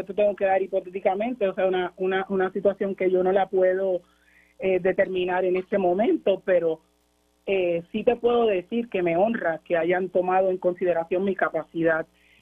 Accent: Gurabo, Puerto Rico; Mi pueblo de Gurabo me dio el respaldo

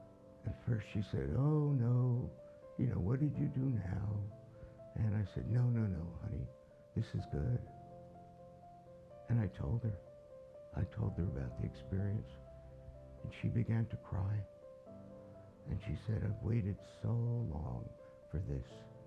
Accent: New Jersey, United States; I grew up in New Jersey, and I came to Baylor University to go to graduate school, where I met Beverly.

